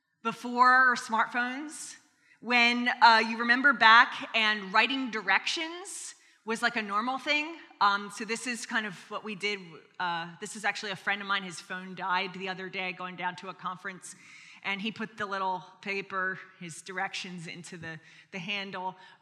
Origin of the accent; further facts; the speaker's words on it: Pennsylvania, United States; I grew up in Pennsylvania, and one of the kind of annual traditions for my family was to vacation to Florida.